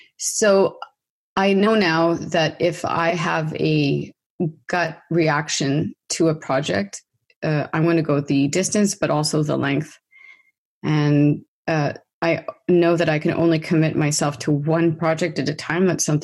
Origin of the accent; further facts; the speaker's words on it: Canada; moved away; I'd like to answer that as a Canadian who's lived abroad for a long time.